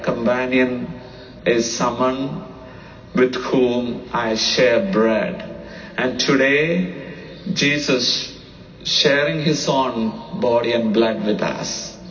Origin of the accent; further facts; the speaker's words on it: India; English is a second language; now in United States; So it's all because of my language issues. I'm from India